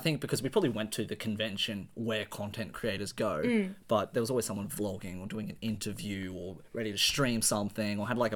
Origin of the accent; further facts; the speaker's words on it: Australia; we're two Australian cosplayers who'll be representing Australia in August